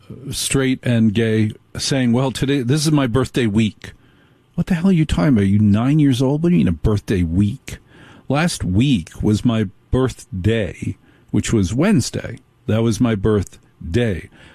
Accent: Northeast, United States; and I was raised in the Northeast.

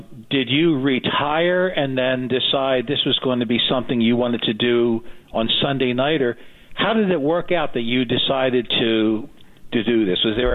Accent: Fort Lauderdale, Florida, United States; No, I grew up in Fort Lauderdale.

